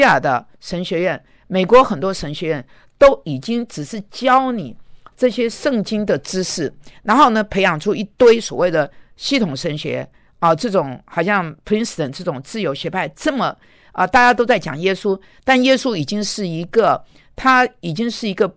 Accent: Taiwan; 虽然我是从台湾来我感到很忧伤，

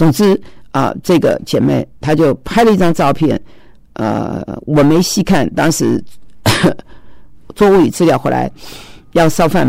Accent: Taiwan; born there; 我是在台湾出生的

